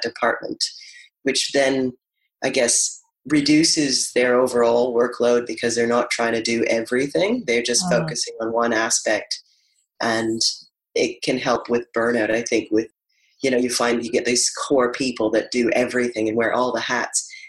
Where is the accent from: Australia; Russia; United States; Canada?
Canada; moved away; You may have picked up I have an accent. I came from Canada and back in 2003. So I have been here for some years now, 15, I guess.